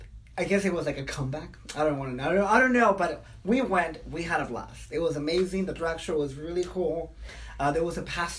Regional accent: Texas, United States; growing up in the Valley also, maybe, I don't know if it's just me, but, you know, we also have that fear, me as being gay, having the border so close to us

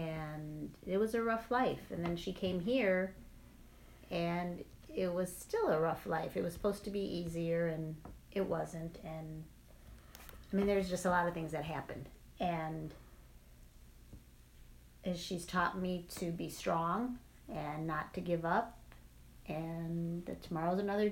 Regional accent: Chicago, Illinois, United States; I grew up in Chicago, and my childhood, we were always outside. We lived in an apartment building

